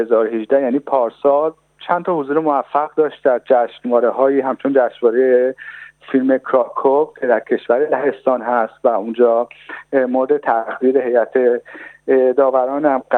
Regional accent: Iran; من به عنوان یک ایرانی

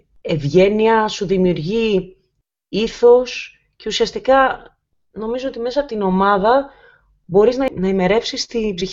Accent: Patras, Western Greece, Greece; Είμαι από την Πελοπόννησο, μεγάλωσα στην Πάτρα, με πολύ παιχνίδι έξω στις πλατείες

